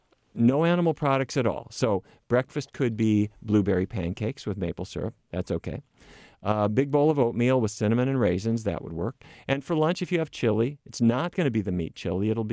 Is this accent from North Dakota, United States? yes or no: yes; Fargo, North Dakota, United States; I grew up in Fargo, North Dakota, come from a cattle ranching family, eating 100% the wrong things.